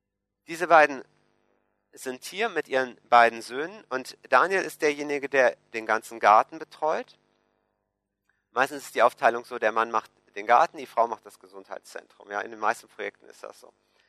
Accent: Switzerland; Das ist etwas, wo wir uns als Schweizer mit abfinden müssen.

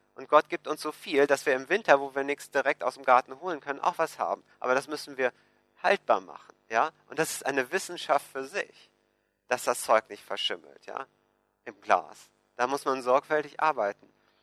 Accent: Switzerland; Das ist etwas, wo wir uns als Schweizer mit abfinden müssen.

